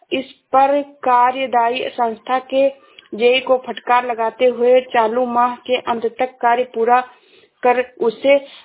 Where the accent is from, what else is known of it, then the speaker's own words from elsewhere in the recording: Shravasti, Uttar Pradesh, India; मैं जिला श्रावस्ती से हूँ।